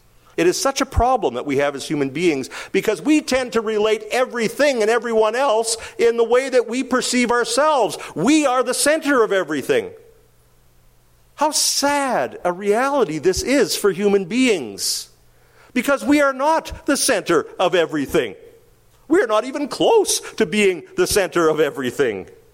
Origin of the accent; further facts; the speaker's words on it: Winnipeg, Manitoba, Canada; I grew up in Winnipeg, and there was a pizza chain there that made probably some of the worst pizza you can imagine.